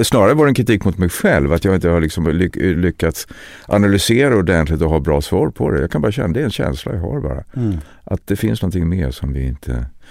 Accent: Nybro, Kalmar County, Sweden; also born or lived in Reftele; Jag kommer från Marsjö, Nybro där. Men så flyttade vi till Räftele som när jag var 10 år. Som också ett litet samhälle på västra delen av Småland.

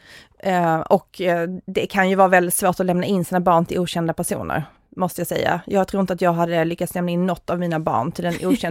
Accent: Stockholm, Stockholm County, Sweden; also born or lived in Skåne; Jag är både en stockholmare och en skåning.

